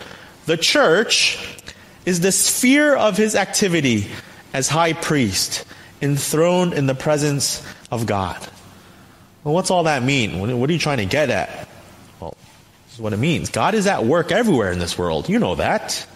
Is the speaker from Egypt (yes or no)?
no; Staten Island, New York, United States; I grew up in Staten Island, and so 90% of my classmates in my high school, it's not just Caucasian, but Italian-American.